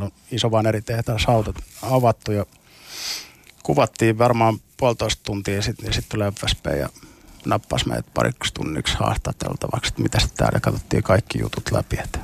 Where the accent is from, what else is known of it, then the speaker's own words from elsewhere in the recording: Russia; Finnish is a second language; mittasuhteethan meillä Venäjällä on silleen, että Moskova ja Pietari, ne tavallaan kehittyy